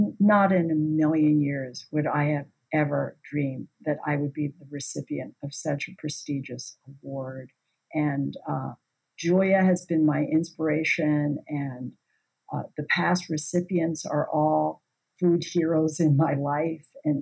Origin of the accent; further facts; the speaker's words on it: San Francisco, California, United States; now in New York City, United States; which I'm born and raised in San Francisco. I think in my lifetime, I've never seen more than 3 shuttered storefronts.